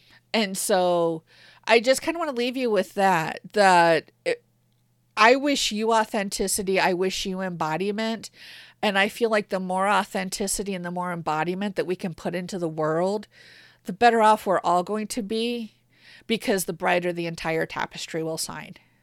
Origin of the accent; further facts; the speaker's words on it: Midwest, United States; I grew up in a small Midwestern town.